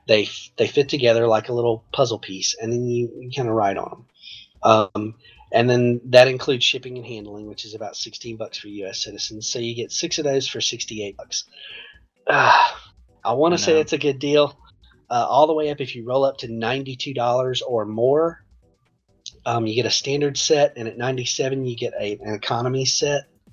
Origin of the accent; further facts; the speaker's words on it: Alabama, United States; But it is being made in my home state. It's up here in Huntsville, Alabama.